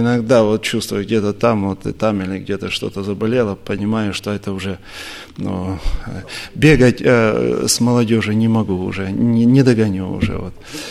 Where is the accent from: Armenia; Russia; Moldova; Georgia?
Moldova; now in Kyiv, Ukraine; Родился я и вырос в Молдавии, был членом церкви в Кишиневе, а уже скоро 13 лет, как живу в Киеве.